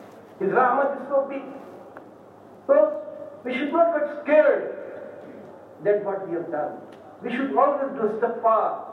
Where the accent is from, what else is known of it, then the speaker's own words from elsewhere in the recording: Bangladesh; first language Bengali; English is a second language; as I am from Bangladesh, I request you all to make niyyah for going to Bangladesh